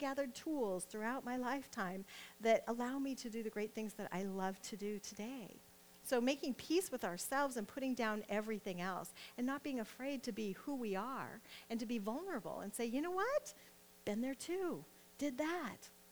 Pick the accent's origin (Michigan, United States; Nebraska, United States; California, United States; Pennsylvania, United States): Nebraska, United States; I'm from Nebraska, so that's what we say.